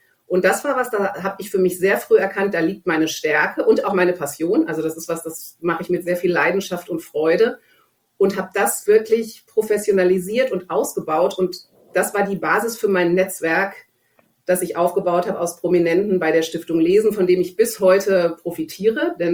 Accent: Germany; mein Vater ist Zypriote, griechischer Zypriote, meine Mutter ist Deutsche, ich bin in Deutschland groß geworden, habe aber auch eine Homebase in Zypern.

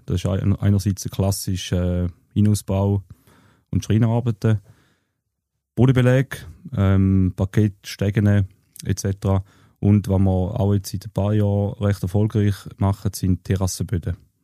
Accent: Thurgau, Switzerland; ich bin aufgewachsen am Thurgau. Wartwiningen, das ist das Nachbardorf von Wittwilen.

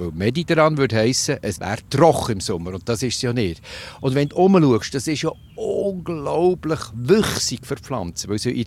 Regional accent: Switzerland; Bei uns in der Schweiz ist das Problem noch völlig gering.

